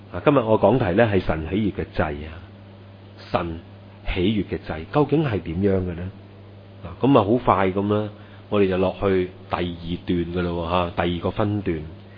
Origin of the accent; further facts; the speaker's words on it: China; 即是我们中国人的语气呢是可以将整句说话扭曲的